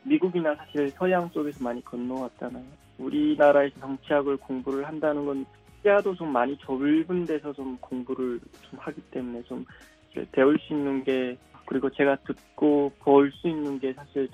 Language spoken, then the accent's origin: Korean; Chongjin, North Hamgyong, North Korea; now in South Korea; 그래서 사실 저는 제 고향에 살 때 함경도라는 그 구역을 벗어나 본 적이 없거든요. 탈북할 때를 제외하고요. 그리고 또 함경도 내에서도 그 청진이라는 작은 그쪽을 사실상 거의 벗어나 본 적이 없었어요.